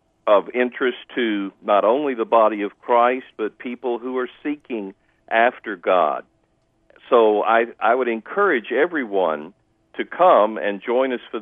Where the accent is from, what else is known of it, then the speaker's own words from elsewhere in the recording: Oklahoma, United States; also born or lived in Washington, D.C. / Kentucky; I grew up in Oklahoma and was born there, raised there. And then my dad, who was a professional musician with the symphony orchestra, moved around in different places on the mainland. And we went to Washington, D.C., and we went to Kentucky.